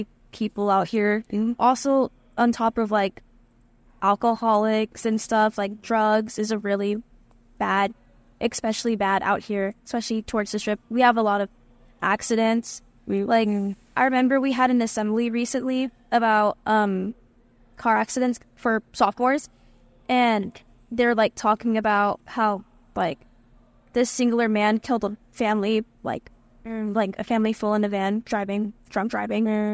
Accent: Utah, United States; I grew up in Utah, so leaving my family, my friends, and, like, all the culture there definitely, like, made me see the world different, or this country especially differently.

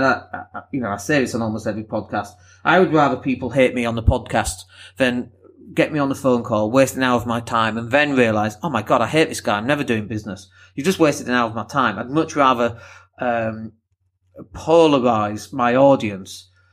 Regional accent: Leeds, Yorkshire and the Humber, United Kingdom; accent: broad northern; People talk about my accent. They go, oh, you don't sound like you're from Leeds. I'm like, you are kidding me, right? I've got a very broad accent.

